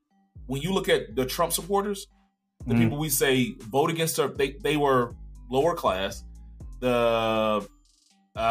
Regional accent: Texas, United States; when we went to Egypt and they found out I was from Texas

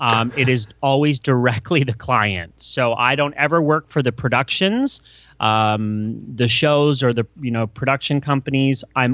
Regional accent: Canada; now in United States; I was raised in Canada. So I moved to the US

